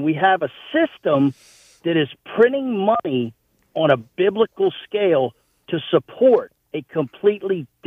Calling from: Greenbelt, Maryland, United States; I'm calling from Greenbelt, Maryland.

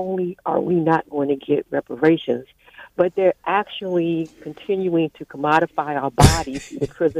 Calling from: Baltimore, Maryland, United States; Baltimore.

